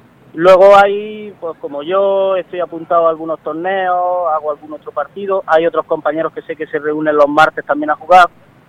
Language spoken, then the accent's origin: Spanish; Jaén, Andalusia, Spain; now in Almería, Spain; yo vengo de Jaén, yo soy natural de Jaén, llegué aquí a Almería por trabajo, soy topógrafo, y bueno, llegué por trabajo allá por 2001